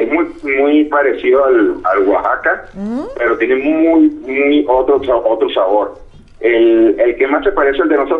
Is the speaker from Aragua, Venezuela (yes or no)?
no; Caracas, Capital District, Venezuela